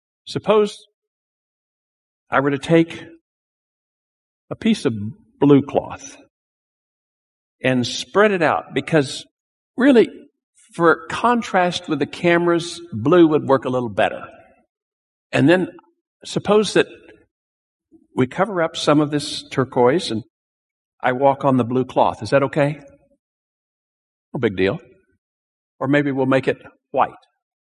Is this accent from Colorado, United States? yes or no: no; Texas, United States; Not where I come from. I'm from Texas. You don't do that in Texas.